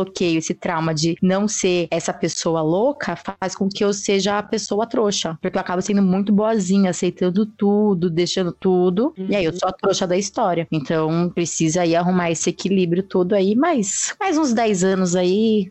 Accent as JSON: {"language": "Portuguese", "region": "São Paulo", "country": "Brazil", "said": "Sou da Vila Formosa, mas eu gosto de falar que eu sou do Anália Franco, né?"}